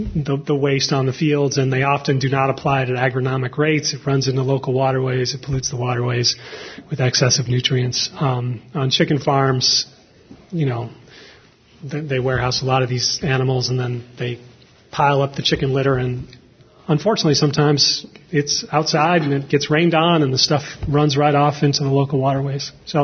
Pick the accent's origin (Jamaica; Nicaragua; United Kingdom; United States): United States; Nebraska; I grew up in Nebraska, and I detasseled corn in the summer on family farms.